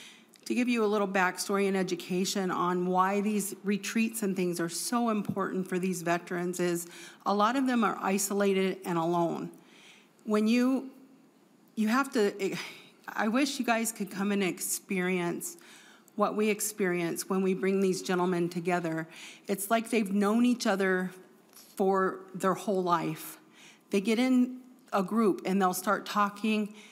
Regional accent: Wendell, Minnesota, United States; I am from Fergus Falls area of Minnesota, a little town called Wendell, just outside of Fergus

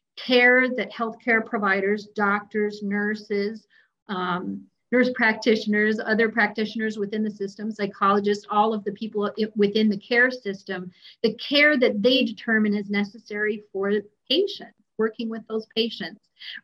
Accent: Duluth, Minnesota, United States; So my hometown of Duluth

